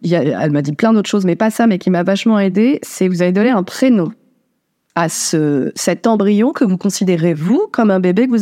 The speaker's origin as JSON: {"language": "French", "town": "Dunkirk", "region": "Hauts-de-France", "country": "France", "tie": "born there", "said": "je vais jeter sur le port de Dunkerque parce que je suis née à Dunkerque."}